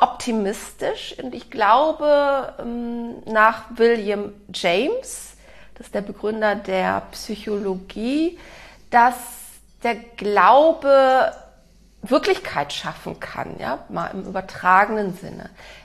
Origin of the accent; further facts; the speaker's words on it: Cologne, North Rhine-Westphalia, Germany; Ich bin in Köln aufgewachsen, also in einem sehr, sehr katholischen Umfeld